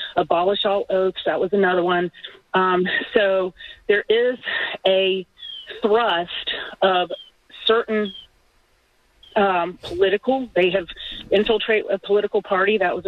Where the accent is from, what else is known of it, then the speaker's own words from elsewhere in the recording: Atlanta, Georgia, United States; I'm from Atlanta.